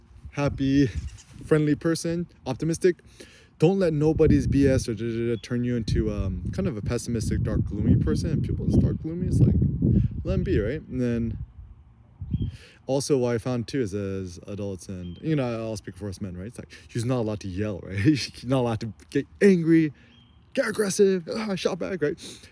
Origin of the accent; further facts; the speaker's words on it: California, United States; growing up in the Bay Area, super liberal